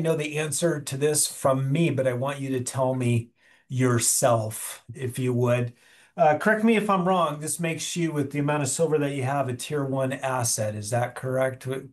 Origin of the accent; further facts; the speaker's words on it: Alaska, United States; I'm originally from Alaska, so you're in Alaska, very great mining jurisdiction.